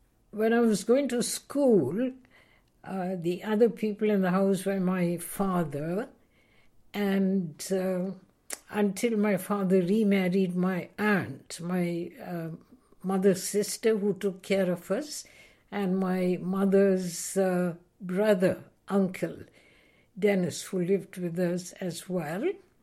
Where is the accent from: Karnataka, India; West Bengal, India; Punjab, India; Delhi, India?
Karnataka, India; Mangalore; born there; I was born in India in a town called Mangalore on July 21st, 1935. I'm one of four children born